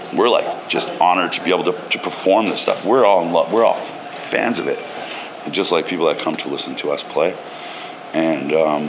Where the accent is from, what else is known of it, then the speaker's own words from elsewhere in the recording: Sherkston, Ontario, Canada; And I'm from Sherkston, Ontario.